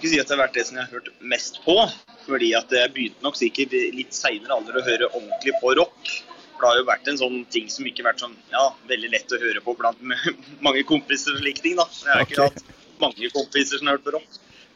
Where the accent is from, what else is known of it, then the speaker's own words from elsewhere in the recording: Etnedal, Innlandet, Norway; Jeg kommer jo da fra Etnedal I Valdres.